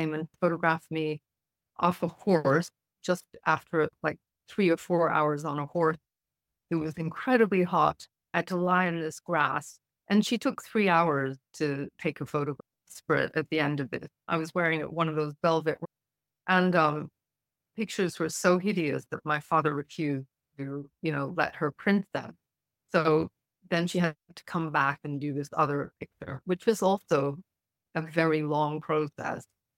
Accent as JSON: {"language": "English", "region": "New York", "country": "United States", "tie": "born or raised there", "said": "I set the whole thing in England, whereas I grew up in New York, actually."}